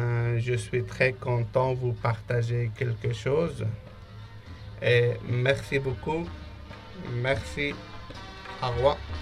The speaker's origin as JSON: {"language": "French", "country": "Afghanistan", "lives_now": "Geneva, Switzerland", "said": "je viens d'Afghanistan et je suis réfugié en Suisse, à Genève."}